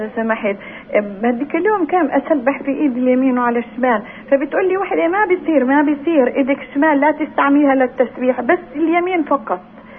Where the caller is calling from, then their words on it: Nablus, West Bank, Palestine